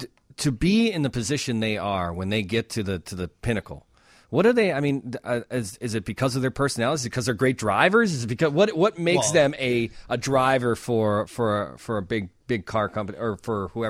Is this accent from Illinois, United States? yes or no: yes; Wonder Lake, Illinois, United States; I grew up in the Chicago suburbs here in Wonder Lake